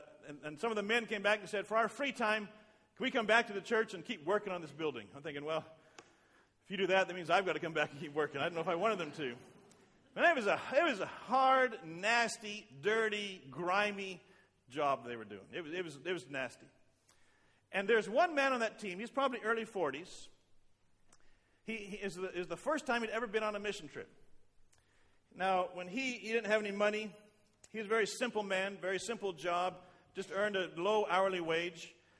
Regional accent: Canada; also born or lived in Texas; I grew up in Canada, if you didn't know that. I went to school down in Texas for a while, in the States. Went back to Canada to pastor.

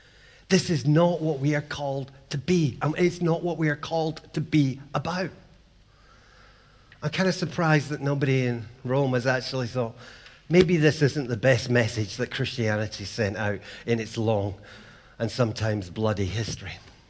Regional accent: Bishopbriggs, Scotland, United Kingdom; I grew up in … this week, an Islamic center was firebombed.

